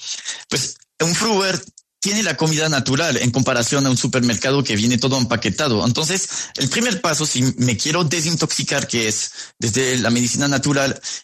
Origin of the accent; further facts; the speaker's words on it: France; Yo soy de Francia.